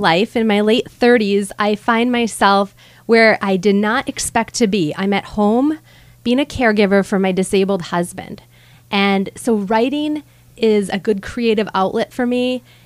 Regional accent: Hancock, Michigan, United States; I grew up on Quincy Hill outside of Hancock, and I lived there for 17 years, and then I was gone for 17 years, and like many, I returned, because we always come home.

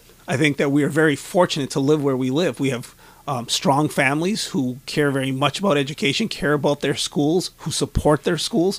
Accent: Chassel, Michigan, United States; And, you know, I came from Chassel, and every year the school foundation, people who have donated money, give back every year

